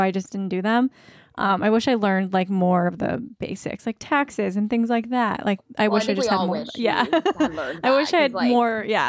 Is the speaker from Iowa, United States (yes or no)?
no; Virginia Beach, Virginia, United States; now in Ohio, United States; but we live in Ohio now, and I'm from Virginia Beach, so like I've grew up by the ocean.